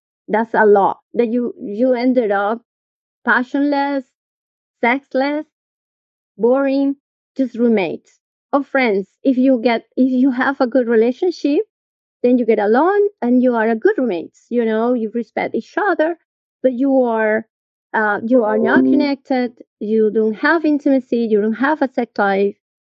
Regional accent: Rio de Janeiro, Brazil; Well, I grew up in Brazil, in Rio de Janeiro, right? So the first 7 years of my life were a symphony of happiness.

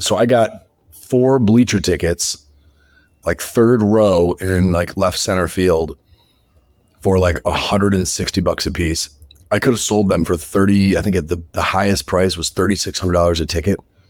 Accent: Palatine, Illinois, United States; Yeah, well, a suburb of Chicago. I always tell people I'm from Chicago.

